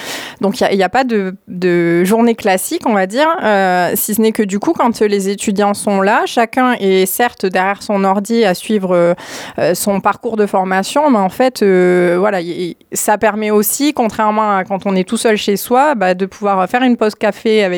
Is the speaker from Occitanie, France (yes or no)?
yes; Mende, Occitanie, France; moved away as an adult; moi, je suis originaire de Mende, donc pure lausérienne. Je suis partie il y a 20 ans pour faire mes études, comme beaucoup de lycéens en Lozère. Je suis partie à Toulouse